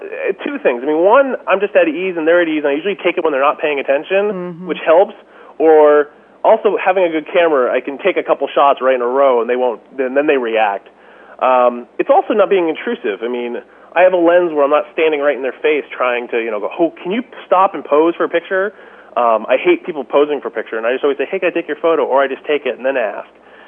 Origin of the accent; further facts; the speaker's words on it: New England, United States; also born or lived in Washington, D.C.; I grew up in New England. I'm a lifelong New Englander, except when I moved to D.C. for a few years.